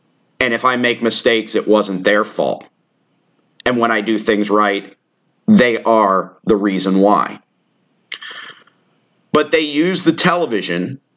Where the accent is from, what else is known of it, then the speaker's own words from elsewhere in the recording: Tampa, Florida, United States; also born or lived in Cincinnati, Ohio; I was born in Cincinnati, Ohio. And the quick story is my grandparents gained legal guardianship of me, wanted to semi-retire to Florida anyway. And the three of us, grandma, grandpa, me, moved from Cincinnati to the Tampa Bay area.